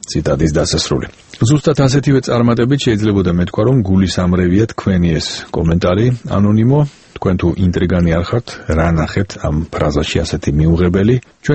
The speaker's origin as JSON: {"language": "Georgian", "region": "Tbilisi", "country": "Georgia", "tie": "born or raised there", "said": "სხვათაშორის მეც გავიზარდე უბანში, სადაც ბევრი არაქართველი ცხოვრობდა. ჩვენც ვერაზე ყოველთვის ვამაყობდით ამ ეთნიკური მრავალფეროვნებით"}